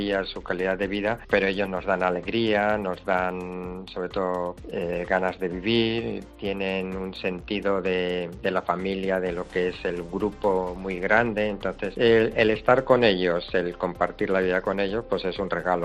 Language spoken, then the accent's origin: Spanish; La Rioja, Spain; de toda La Rioja, con lo cual pues yo estoy enormemente agradecido a la generosidad de las gentes de mi tierra, claro.